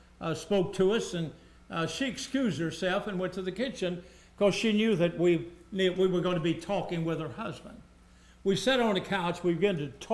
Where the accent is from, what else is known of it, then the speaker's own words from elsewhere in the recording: Louisiana, United States; Some years ago, I was preaching in Morristown, Tennessee. I gave a testimony that I was from Louisiana.